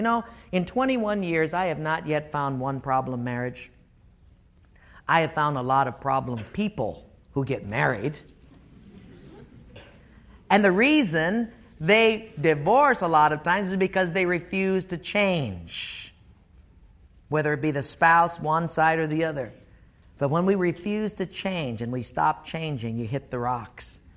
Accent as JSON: {"language": "English", "region": "Hawaii", "country": "United States", "said": "because, you know, I'm from Hawaii. I'm different."}